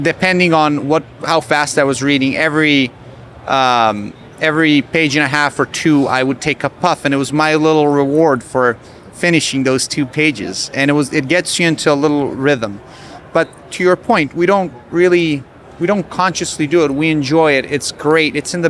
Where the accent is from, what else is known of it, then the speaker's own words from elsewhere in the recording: Serbia; back home, I grew up in Serbia.